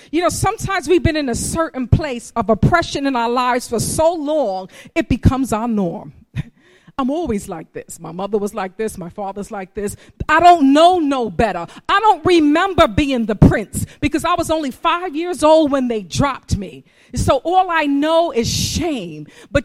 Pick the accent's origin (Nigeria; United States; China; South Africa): United States; Bronx, New York; because guess what? I grew up in the projects. I'm from the South Bronx. That's where my family is from.